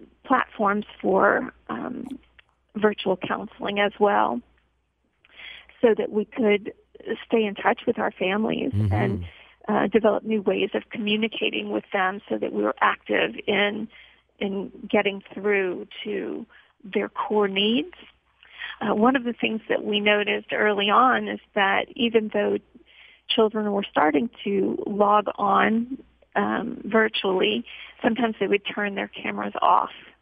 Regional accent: New Orleans, Louisiana, United States; I'm originally from New Orleans, and if there is a place in the world that helps you to recognize need, there is quite a bit of poverty in New Orleans

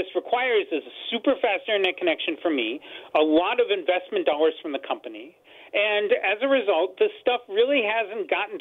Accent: California, United States; moved away; I mean, I come from Silicon Valley, which famously has terrible internet, shockingly.

